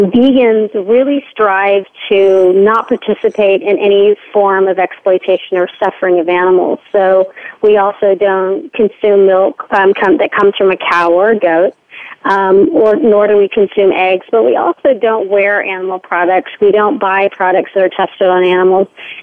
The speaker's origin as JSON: {"language": "English", "region": "Texas", "country": "United States", "said": "I was from Texas. I live in California now, but I would often see cows in the fields"}